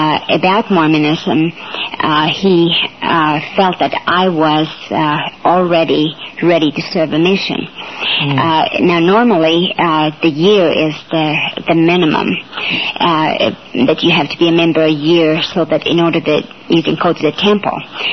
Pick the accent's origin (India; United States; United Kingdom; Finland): Finland; English is a second language; I was born and raised in Finland. I grew up in a country that was 93% Lutheran.